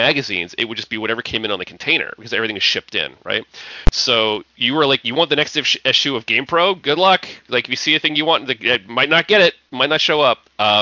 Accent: Bermuda; I grew up in Bermuda, which is a very small island off the eastern coast of America, and it's a British colony. It's like 20 miles wide. It's super small. It's like living in a very small town that you can't leave.

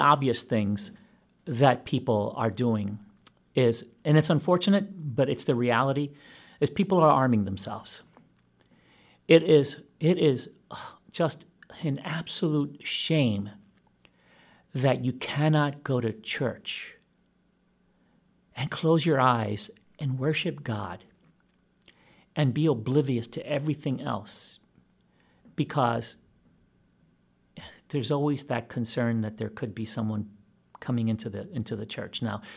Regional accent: Brooklyn, New York, United States; I come from the ghettos. I was raised in Ocean Hill, Brownsville, in Brooklyn. Most of my childhood years were spent in Ocean Hill, Brownsville. It is not a very nice part of New York.

